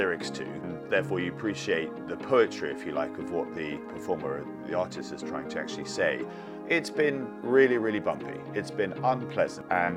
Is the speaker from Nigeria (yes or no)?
no; New York, United States; born there; I was born in New York.